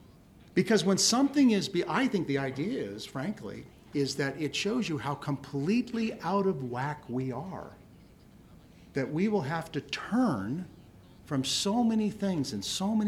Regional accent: Ireland; Because I'm not so smart, Lord. I'm Irish. I'm not so smart.

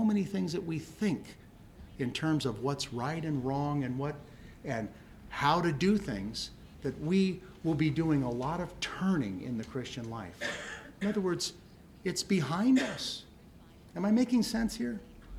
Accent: Ireland; Because I'm not so smart, Lord. I'm Irish. I'm not so smart.

